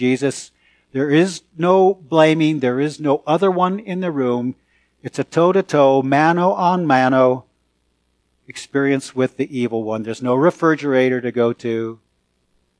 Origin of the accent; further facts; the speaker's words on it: San Francisco, California, United States; You know, I grew up in San Francisco.